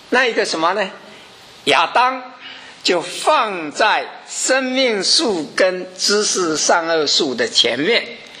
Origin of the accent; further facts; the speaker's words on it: China; 我们中国人是，如果长辈死了，就叫做孝服啊，对不对？